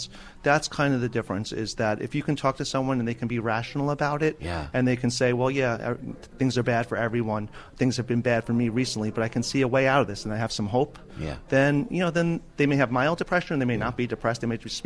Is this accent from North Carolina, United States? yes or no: no; Long Island, New York, United States; now in New Jersey, United States; Originally, I'm from New York. I grew up in Long Island, did all my training in New York.